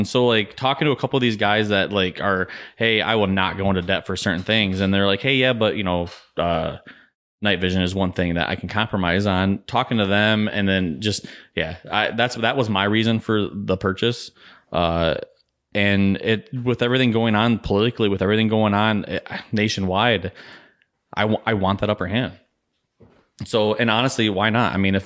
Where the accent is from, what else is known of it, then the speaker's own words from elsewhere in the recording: Grand Rapids, Michigan, United States; And even though I'm from Grand Rapids, I come down here and it's like, yeah, I'm going to South Carolina.